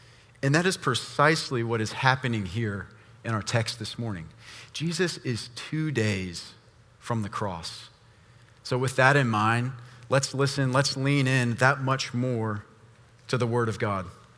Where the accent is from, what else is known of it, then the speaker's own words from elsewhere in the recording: Montgomery, Alabama, United States; When I was a young boy growing up in Montgomery, Alabama, I loved going to Sunday school.